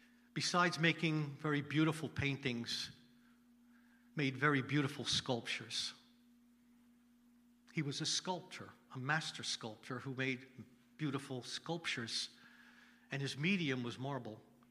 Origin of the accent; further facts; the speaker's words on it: New York, United States; I'm from New York. Drugged means you're high.